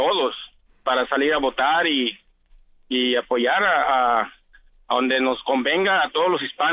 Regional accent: Mexico; Yo soy de México

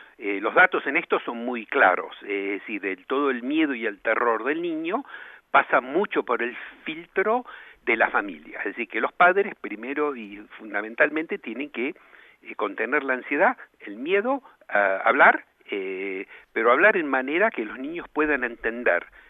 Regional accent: Argentina; Yo soy de la Argentina

